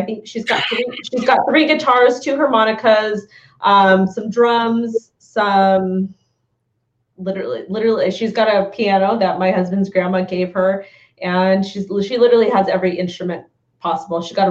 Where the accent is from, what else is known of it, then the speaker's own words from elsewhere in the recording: California, United States; Yep. I've been here all my life. I was born and raised in San Gabriel Valley. And yeah, I've been able to travel and do different things, but LA is my home